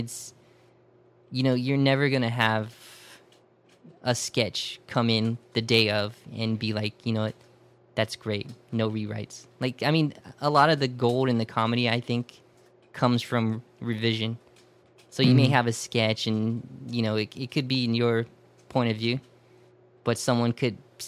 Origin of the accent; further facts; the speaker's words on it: Mississippi, United States; Growing up in South Mississippi, tough.